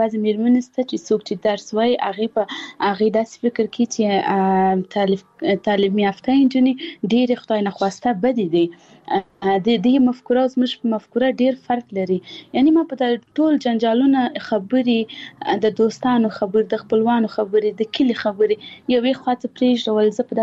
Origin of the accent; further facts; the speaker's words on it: Paktia, Afghanistan; اول زه خپل د پکتیا ولایت یم، زه د یو کلی یم